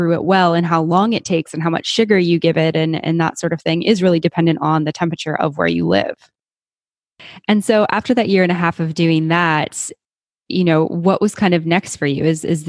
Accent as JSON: {"language": "English", "country": "Canada", "said": "I'm from Canada, so obviously the temperature is very fluctuating there between the seasons."}